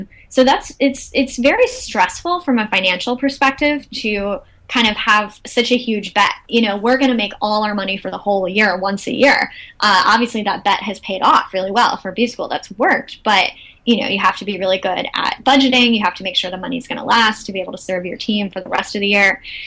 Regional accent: United States; to me, like, as an American, that seems so like messy and like kind of rude

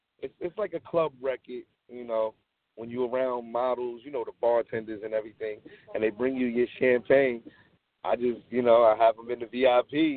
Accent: Long Island, New York, United States; I'm from Long Island, New York. I'm an R&B singer.

